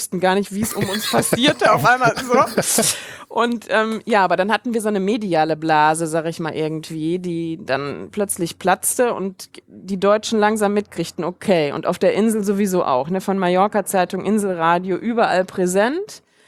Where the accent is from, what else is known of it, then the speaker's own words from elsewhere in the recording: Germany; moved away; Wir sind halt Deutsche schon aus Deutschland und ehrlicherweise auch, da geht's halt ganz gut, ne?